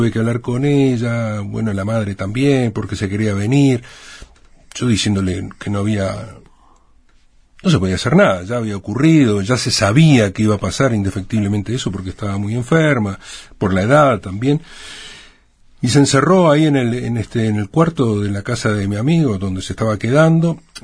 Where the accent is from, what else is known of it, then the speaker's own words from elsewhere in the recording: Uruguay; yo vengo de Uruguay, o sea que tampoco...